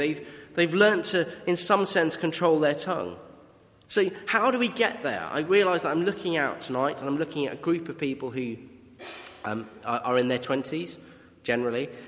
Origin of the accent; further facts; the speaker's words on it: Wales, United Kingdom; I'm Welsh, but I doubt any of you would have picked that up if you'd spoken to me beforehand. And that's because I've basically lost my accent.